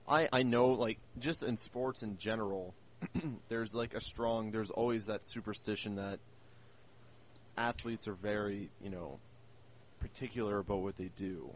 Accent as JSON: {"language": "English", "country": "Canada", "said": "But I am Canadian, and I don't know crap about football."}